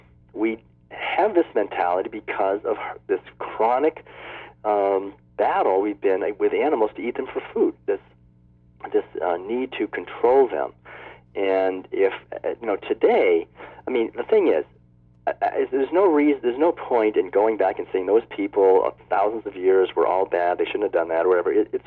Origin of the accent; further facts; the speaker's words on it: Massachusetts, United States; I'm from Massachusetts. Forebears came over on the Mayflower and on the Planter in 1620 and 1632, and so I come from Puritan stock